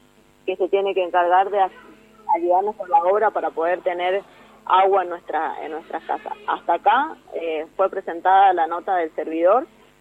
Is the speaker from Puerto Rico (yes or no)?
no; San Rafael, Mendoza, Argentina; Somos de San Rafael, nuestro barrio Costa Esperanza está en el margen del río Diamante